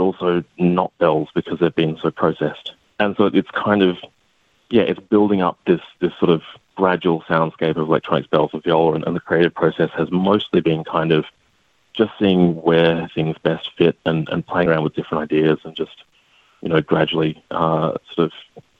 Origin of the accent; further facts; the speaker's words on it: Perth, Western Australia, Australia; now in Melbourne, Australia; So I'm mostly Noongar, Yamashin Wongai on my father's side. So originally from Perth and now living and working on Bunurong country in Melbourne.